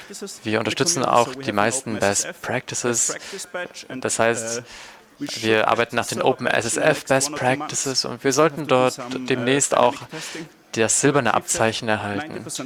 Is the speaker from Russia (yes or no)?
no; Austria; ich komme aus Österreich